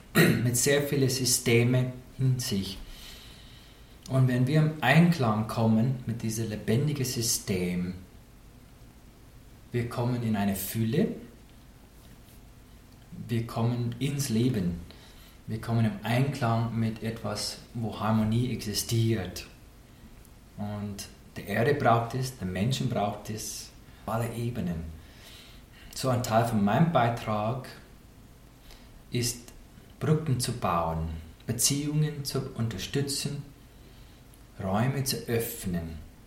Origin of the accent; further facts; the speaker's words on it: Oklahoma, United States; German is a second language; now in Austria; Ich komme aus Oklahoma, in den USA, im Süden, da wo es warm ist, im Vergleich zu den Bergen in Österreich. Und ich bin aufgewachsen in zwei Welten gleichzeitig. Das eine ist das westliche Cowboy-Kultur, mit meinen Cowboy-Stiefeln und Sonntags-Cowboy-Hut.